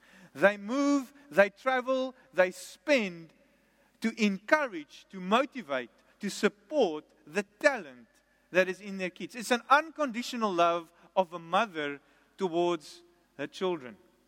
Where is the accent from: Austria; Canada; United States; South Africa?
South Africa; Port Elizabeth, Eastern Cape; Then I will go, I was in PE, my hometown, and I showed them, children, this was daddy's school.